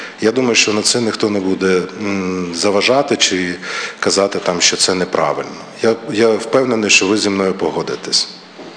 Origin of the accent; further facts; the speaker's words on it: Kyiv, Ukraine; я сам киянин